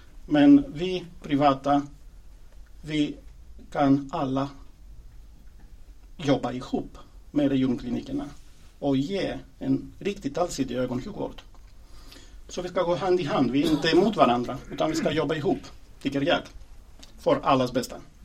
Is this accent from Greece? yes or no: yes; Greece; Swedish is a second language; now in Sweden; jag kommer ursprungligen från Grekland och flyttade till Sverige för ganska exakt 20 år sedan.